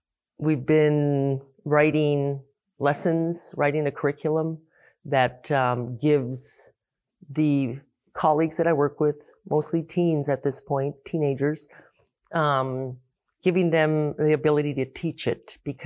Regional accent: Pribilof Islands, Alaska, United States; also born or lived in Aleutian Islands; Our people, we come from the Pribilof Island. I mean, we come from the Aleutian Islands originally.

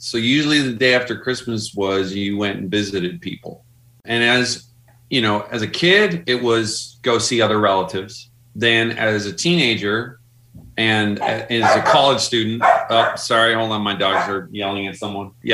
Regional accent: Newfoundland and Labrador, Canada; because of where I grew up in Newfoundland, Canada, they still celebrated in some ways the church calendar.

